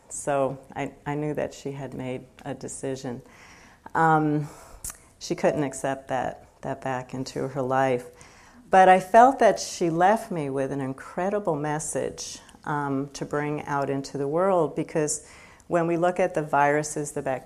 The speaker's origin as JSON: {"language": "English", "town": "Brooklyn", "region": "New York", "country": "United States", "tie": "born or raised there", "said": "growing up in Brooklyn, I gave my poor parents a really hard time"}